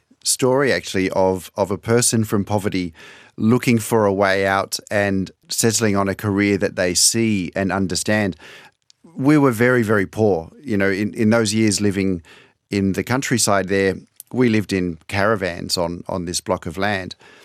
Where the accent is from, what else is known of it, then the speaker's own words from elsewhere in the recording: Sydney, New South Wales, Australia; Well, I was born in Sydney, grew up in the industrial suburb of Botany. My parents were factory workers. And when I was about 12, we had the great idea, let's sell up in Sydney, let's leave the city behind and start over in the countryside.